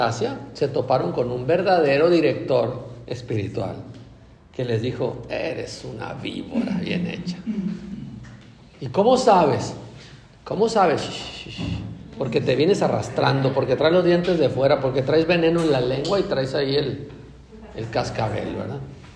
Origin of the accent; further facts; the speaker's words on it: Mexico; somos bautizados, somos cristianos y somos guadalupanos, somos mexicanos, soy católico, vengo de esta familia.